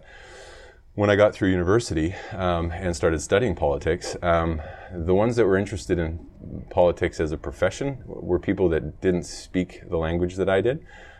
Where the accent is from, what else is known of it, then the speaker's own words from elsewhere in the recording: British Columbia, Canada; I grew up in the Lower Mainland